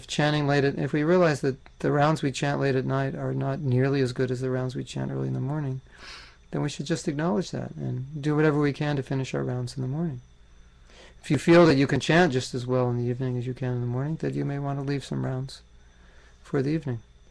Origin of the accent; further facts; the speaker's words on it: California, United States; And I grew up in California, and the era I grew up in, everybody surfed.